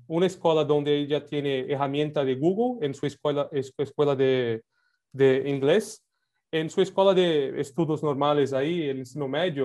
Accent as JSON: {"language": "Spanish", "country": "Brazil", "second_language": "Spanish", "said": "Aquí soy brasileño, estoy en Brasil."}